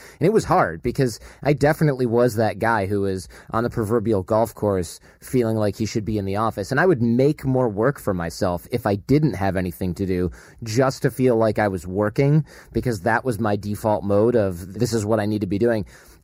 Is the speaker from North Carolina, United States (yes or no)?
no; Michigan, United States; We were just workaholics because we grew up in Michigan. Our fathers were auto industry.